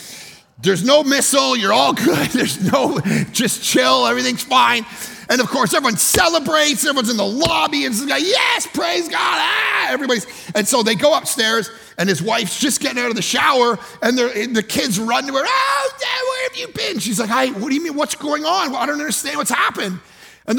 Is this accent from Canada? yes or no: yes; Canada; I'm Canadian, and so grew up in a bit more of a secular culture. Didn't grow up in a Christian home at all.